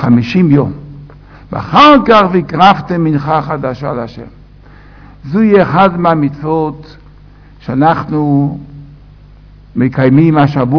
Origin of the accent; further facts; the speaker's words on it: Safed, Northern District, Israel; אנחנו ילידי צפת, חמישה דורות כבר בארץ ישראל, באו מחוץ לארץ לצפת, והיו מאוד קשורים בצפת